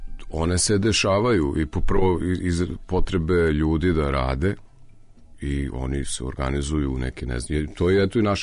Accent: Zrenjanin, Vojvodina, Serbia; ja sam iz Renjanina

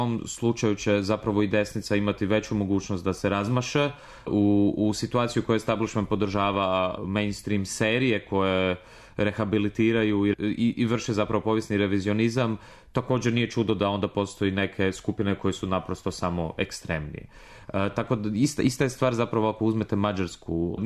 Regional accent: Croatia; Pa eto, ja dolazim iz Hrvatske

